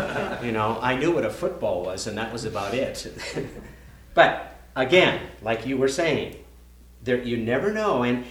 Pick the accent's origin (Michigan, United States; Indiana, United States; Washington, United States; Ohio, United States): Washington, United States; Spokane; born there; I was born in Spokane, Washington, in Sacred Heart Hospital on September the 21st, 1937.